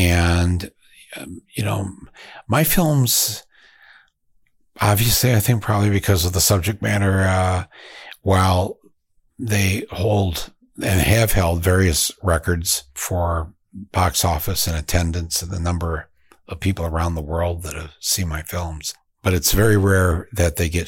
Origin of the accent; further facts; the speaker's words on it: Flint, Michigan, United States; It's a very special film to me because it takes place in my hometown of Flint, Michigan.